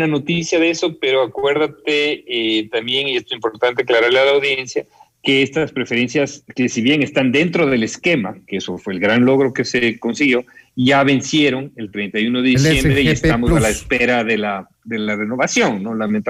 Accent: Ecuador; lo que sí nos puede dejar tranquilos como ecuatorianos es que supimos reaccionar bien

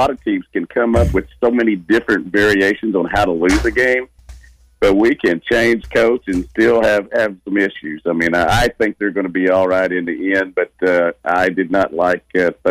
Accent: Newport, Arkansas, United States; I grew up in just outside of Newport and went to tons of Arkansas State games

